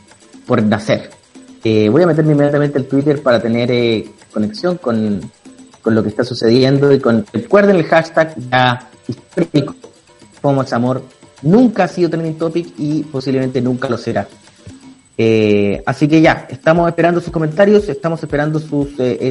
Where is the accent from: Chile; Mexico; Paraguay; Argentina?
Chile; tenemos la obligación, como todo chileno, de analizar lo sucedido el fin de semana